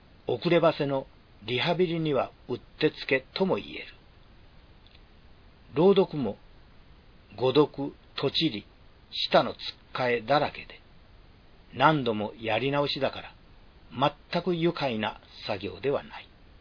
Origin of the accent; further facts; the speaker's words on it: Wakayama, Japan; 心理学の大御所、太田芳夫教授が一緒され、僕が南紀熊野出身と知るや、随分親しくしてくれた。